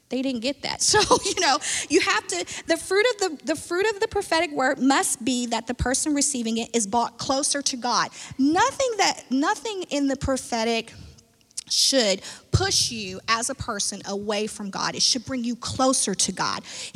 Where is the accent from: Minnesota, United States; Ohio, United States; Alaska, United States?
Ohio, United States; Columbus; I knew that about cows, and I'm from Columbus.